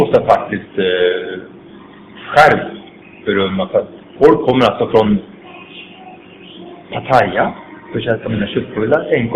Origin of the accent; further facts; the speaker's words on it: Gävle, Gävleborg County, Sweden; är en sannviken pojke jag kommer från Gävle.